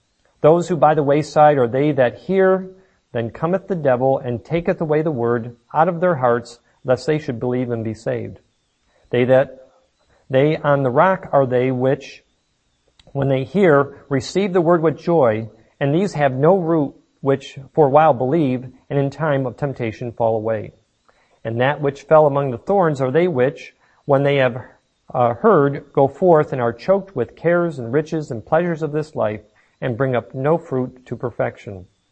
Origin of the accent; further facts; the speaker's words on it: Michigan, United States; And of course, growing up in Michigan, everybody knows in Michigan you got a lot of clay.